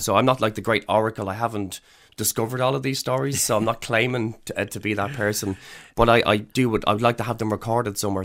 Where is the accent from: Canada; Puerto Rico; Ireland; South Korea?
Ireland; Dublin, Leinster; Well, I'm from Dublin